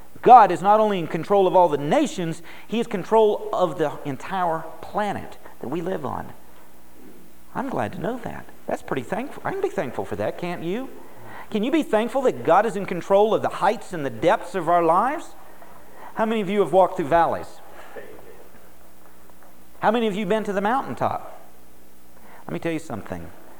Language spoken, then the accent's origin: English; United States; I'm an American. I'm proud of that.